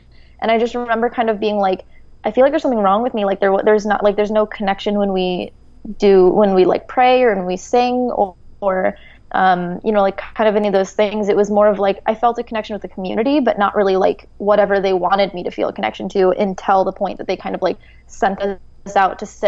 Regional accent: Colorado, United States; No, I grew up in Colorado.

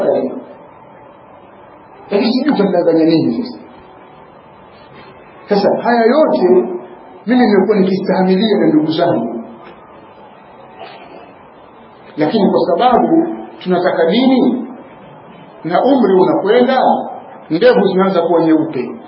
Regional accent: Kigoma, Tanzania; atakuwa ametoka Kigoma na mimi nimetoka Kigoma

